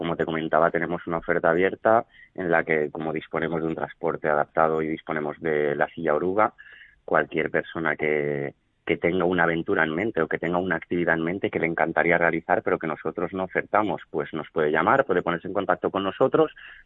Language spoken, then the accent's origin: Spanish; Olocau, Valencian Community, Spain; sobre todo en la zona de Olocau, que es mi pueblo, y conozco estas rutas súper bien.